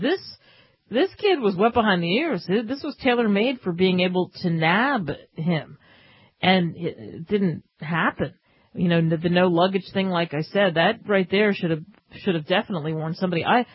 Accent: Miami, Florida, United States; I'm just going to freeze it out because I'm from Miami and now I'm knee-deep into cold temperatures in the Midwest or something.

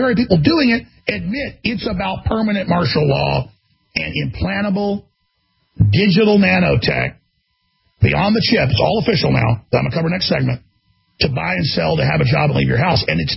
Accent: Dallas, Texas, United States; So, I mean, I grew up in Dallas, Texas

